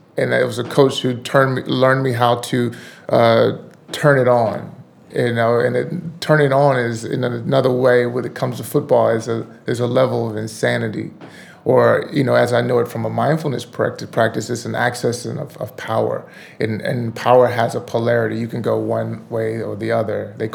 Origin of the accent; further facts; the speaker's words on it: Texas, United States; Well, I grew up in Texas, and Texas football, Friday Night Lights, is like a big thing.